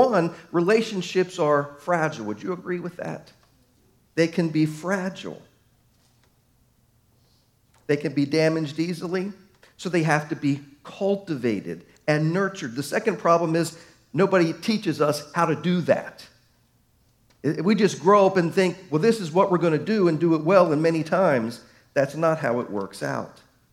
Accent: Baltimore, Maryland, United States; Hey, I'm a snowbird. I was from Baltimore.

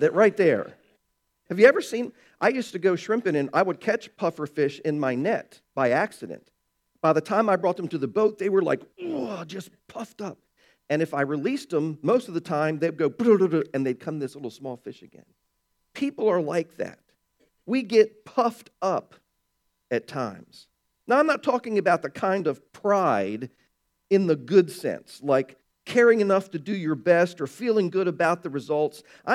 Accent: Baltimore, Maryland, United States; I grew up in Baltimore. We laugh at that stuff.

